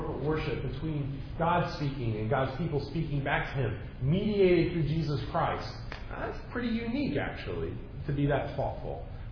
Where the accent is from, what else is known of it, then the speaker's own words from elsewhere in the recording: Philadelphia, Pennsylvania, United States; up back home where I was born, and I can say up back home in a lot of places, up back home where I was born in Philadelphia